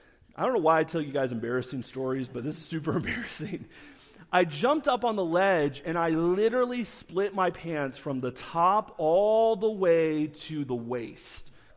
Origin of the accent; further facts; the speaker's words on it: Florida, United States; So growing up in Florida, I had a deep love for Disney World.